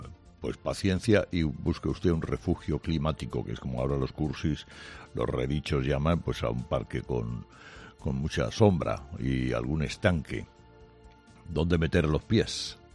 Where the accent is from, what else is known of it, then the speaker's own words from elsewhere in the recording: Spain; de quienes padecemos el sanchismo, que somos todos los españoles